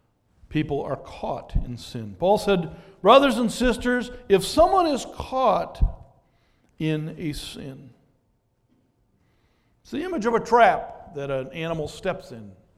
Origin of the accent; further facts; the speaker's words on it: Brooklyn Center, Minnesota, United States; In the home I grew up in Brooklyn Center, we slept in five bedrooms